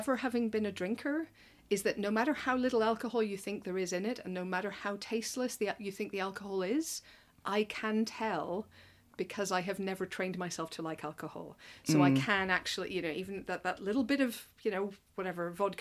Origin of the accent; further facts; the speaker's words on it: Northern Ireland, United Kingdom; I come from Northern Ireland as well, which ditto.